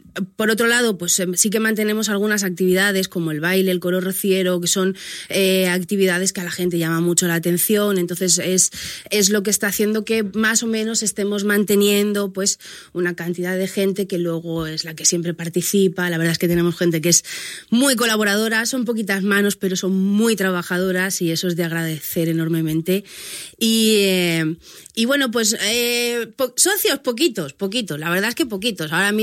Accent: Andalusia, Spain; como buena andaluza, el Día de Andalucía es bueno, pues nuestra fiesta grande

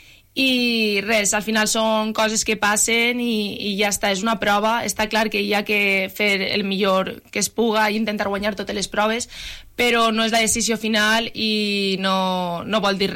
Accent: Benissa, Valencian Community, Spain; estic recolzada per el meu poble de Benissa.

